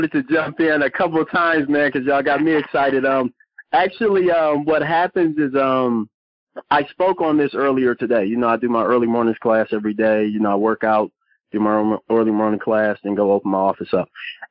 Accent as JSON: {"language": "English", "town": "Detroit", "region": "Michigan", "country": "United States", "said": "I'm from Detroit for real."}